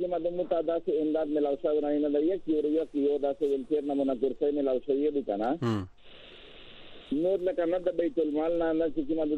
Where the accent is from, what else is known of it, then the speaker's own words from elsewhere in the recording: Khyber Pakhtunkhwa, Pakistan; زه د جنوبي وزیرستان زم